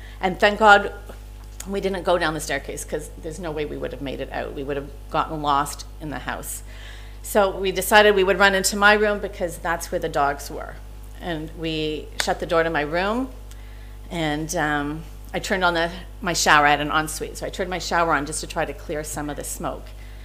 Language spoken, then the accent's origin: English; Canada; And we come from Canada. I only thought of gas fires.